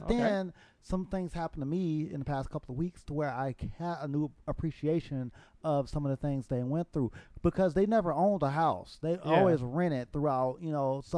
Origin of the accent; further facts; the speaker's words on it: Los Angeles, California, United States; born there; I was born in Los Angeles, California.